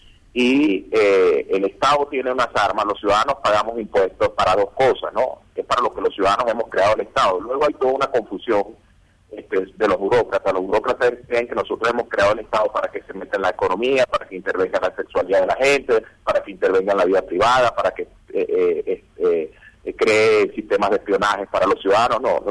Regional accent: Venezuela; Y uno, realmente como venezolano, le duele

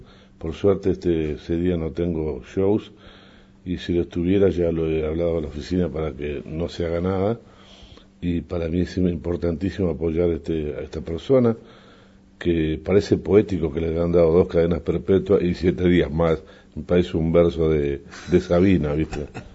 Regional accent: Uruguay; now in Argentina; yo como uruguayo y como lector de libros

